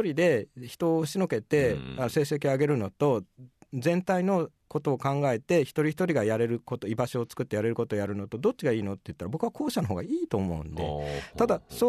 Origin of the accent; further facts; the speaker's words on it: Tokyo, Japan; まあ、僕は東京生まれの東京育ちですけど、商店街の中で育ったんで